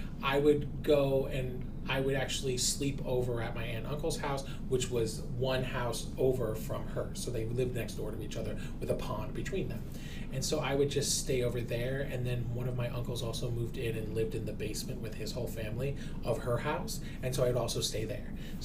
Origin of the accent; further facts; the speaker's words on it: Conneaut, Ohio, United States; I grew up in Conneaut, Ohio, which Conneaut is an indigenous name, but on the very northeastern tip of the state of Ohio.